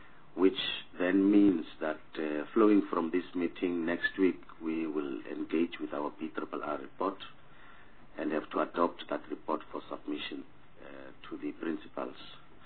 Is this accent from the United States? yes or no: no; South Africa; because we are South African citizens, and it is in our interest to ensure that resources are correctly allocated